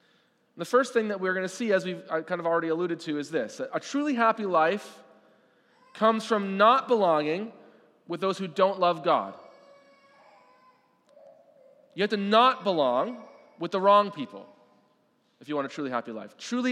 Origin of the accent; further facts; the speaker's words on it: Canada; accent: Canadian; moved away; Anytime I spoke with my Canadian accent, people obviously right away knew that I was not from around there.